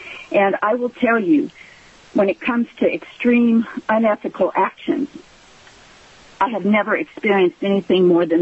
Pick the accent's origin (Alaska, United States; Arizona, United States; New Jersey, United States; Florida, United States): Alaska, United States; I'm from the Delta Anna area.